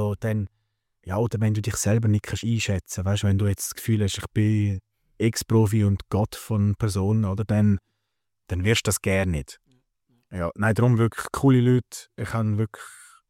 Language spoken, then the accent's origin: German; Switzerland; als Schweizer Mann